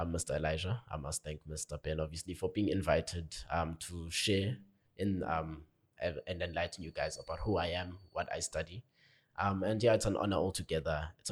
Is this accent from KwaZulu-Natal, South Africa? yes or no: yes; Port Shepstone, KwaZulu-Natal, South Africa; also born or lived in Eastern Cape; I was born in the Eastern Cape, Umbu, on my father's side. Grew up in KZN with my grandmother. In the South Coast, Port Shepstone, Margate area.